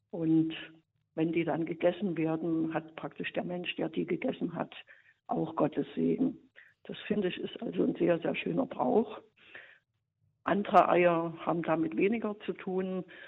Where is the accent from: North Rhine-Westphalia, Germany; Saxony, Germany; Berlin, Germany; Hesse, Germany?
Saxony, Germany; Das liegt natürlich auch an meiner Heimat in Sachsen, in Ostdeutschland.